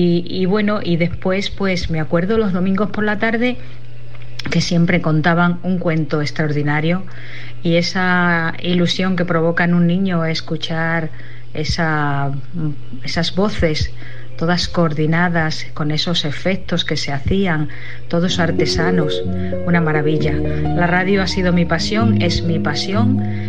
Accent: Extremadura, Spain; de Extremadura.

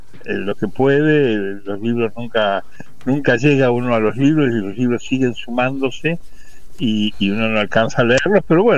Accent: Mendoza, Argentina; aunque yo soy mendocino, criado, nacido y criado en Mendoza, y cultivo la mendocinidad.

